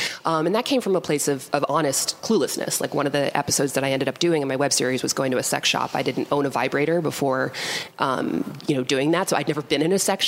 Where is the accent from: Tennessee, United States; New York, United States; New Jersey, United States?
New Jersey, United States; I'm from New Jersey.